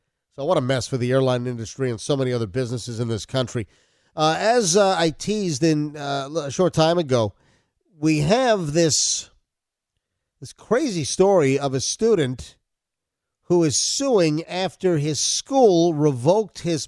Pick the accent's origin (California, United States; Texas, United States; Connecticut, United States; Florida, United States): Florida, United States; This is out of my home state of Florida.